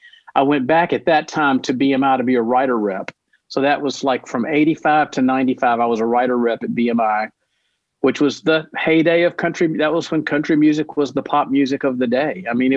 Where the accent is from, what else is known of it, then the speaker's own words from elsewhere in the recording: Nashville, Tennessee, United States; I'm born and raised in Nashville.